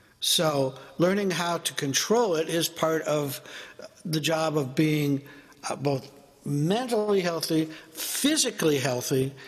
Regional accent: California, United States; As I understand, I am from California. Both LA and San Francisco, Oakland and Berkeley

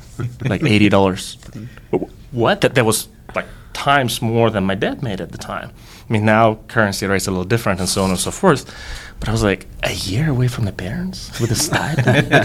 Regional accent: Russia; So I grew up on the European part of Russia, just a few hundred miles away from Moscow.

